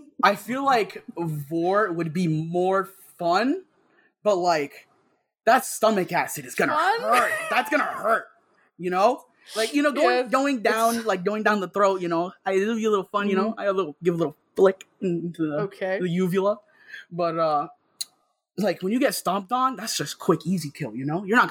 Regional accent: Bronx, New York, United States; also born or lived in Harlem; I was born in Harlem, and I was pretty much raised in the South Bronx my whole life. Mm-hmm. Only very, very recently did I move to the North Bronx.

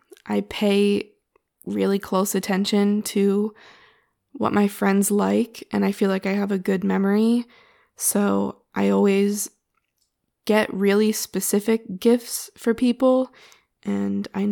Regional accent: United States; And I'm from America.

